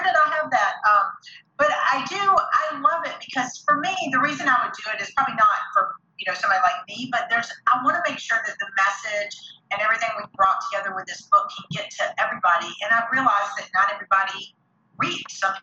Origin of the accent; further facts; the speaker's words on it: the South, United States; accent: Southern; there's so many little sound bites that with my little Southern accent would be funny.